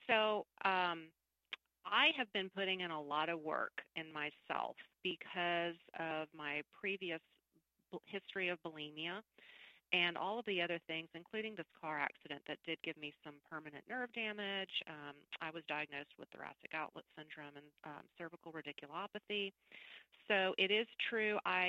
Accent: the South, United States; I grew up in the South in a pretty strict Catholic kind of family

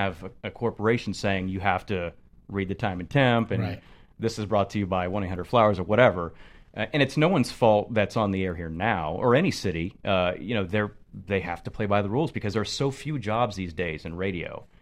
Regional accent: St. Petersburg, Florida, United States; Well, you know, growing up in St. Pete in Tampa, I mean, it was a huge Top 40 battle

